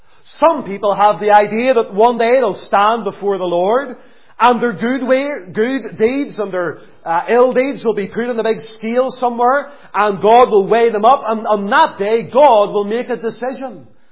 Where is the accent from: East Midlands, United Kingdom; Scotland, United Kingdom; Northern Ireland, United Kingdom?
Northern Ireland, United Kingdom; Lisburn; I can remember whenever we were growing up in Lisburn doing an open air one time, way back 16 or 17 years ago